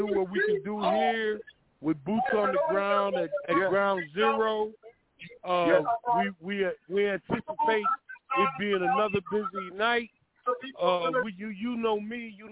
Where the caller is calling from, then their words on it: Akron, Ohio, United States; I'm calling in from Akron, Ohio.